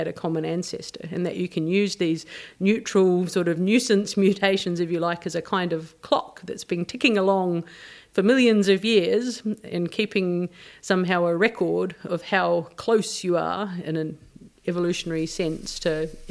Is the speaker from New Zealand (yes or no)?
yes; New Zealand; So you might be able to detect from my accent that I'm from New Zealand originally.